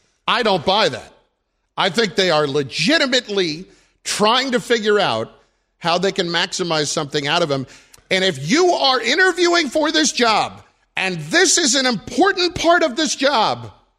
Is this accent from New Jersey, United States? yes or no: yes; New Jersey, United States; I'm from New Jersey.